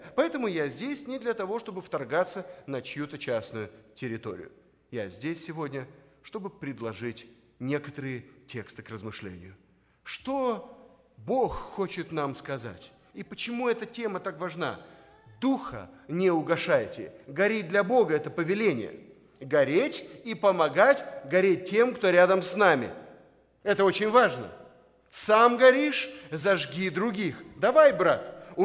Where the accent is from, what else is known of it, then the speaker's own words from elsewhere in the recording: Chișinău, Moldova; я родился и вырос в Кишиневе. Я, моя жена, мы коренные кишиневцы. Ну, дети, естественно, уже у нас родились там. Для нас это родной город.